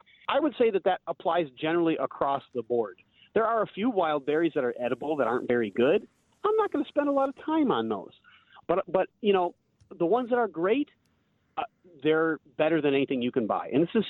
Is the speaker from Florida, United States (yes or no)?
no; Wisconsin, United States; I mean, I love cheese, and I grew up in Wisconsin.